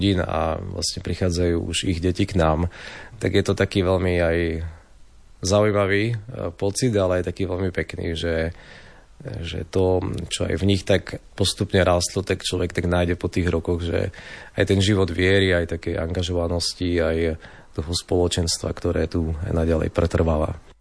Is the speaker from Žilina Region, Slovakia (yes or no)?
no; Humenné, Prešov Region, Slovakia; pretože som rodák z Humenného a som sa sem vrátil po 25 rokoch.